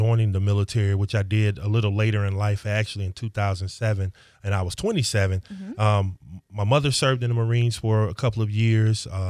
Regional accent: Pensacola, Florida, United States; So I'm originally from Pensacola. Graduated from Woodham High School back in 1998 when it was still thriving.

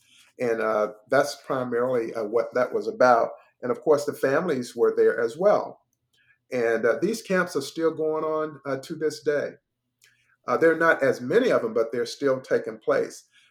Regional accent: North Carolina, United States; Then I went to Georgia, well, North Carolina, my home state.

